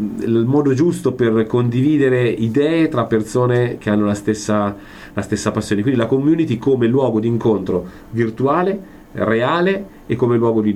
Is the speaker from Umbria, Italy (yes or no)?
yes; Perugia, Umbria, Italy; Partiti da me che sono di Perugia